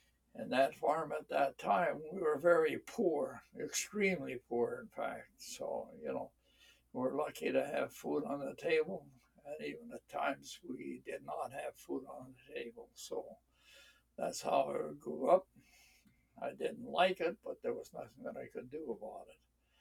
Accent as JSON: {"language": "English", "region": "Alberta", "country": "Canada", "tie": "born there", "said": "I was born in Canada, in north of Edmonton, Alberta."}